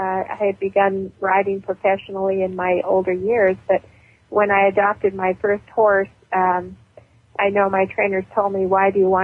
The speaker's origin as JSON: {"language": "English", "region": "Pennsylvania", "country": "United States", "tie": "born or raised there", "said": "my girlfriend, where I grew up in Pennsylvania, had a horse, and so I started riding at a very young age."}